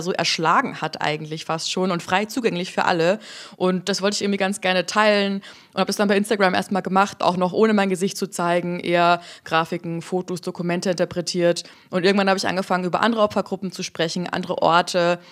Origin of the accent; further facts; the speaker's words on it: Bavaria, Germany; Ich komme eigentlich aus Bayern